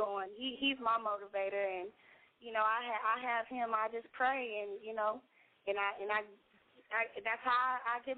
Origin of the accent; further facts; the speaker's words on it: Austin, Texas, United States; Yeah, I'm from Austin.